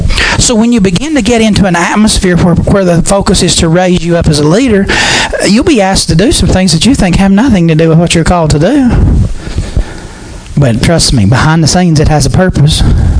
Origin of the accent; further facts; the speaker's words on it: West Virginia, United States; It's the whole community I grew up in. I'm from Mingo County. What's the nickname for Mingo County? Not Happy Mingo, Bloody Mingo.